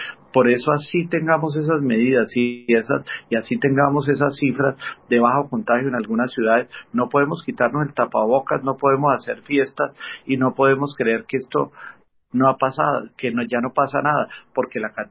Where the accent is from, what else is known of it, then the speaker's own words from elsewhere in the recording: Colombia; de nosotros como personas, de nosotros como colombianos